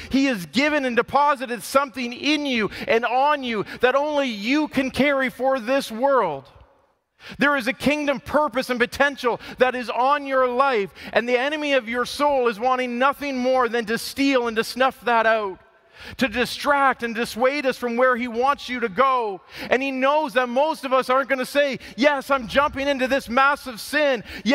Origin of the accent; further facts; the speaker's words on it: Windsor, Ontario, Canada; Growing up in the city, growing up in Windsor, I used to have those times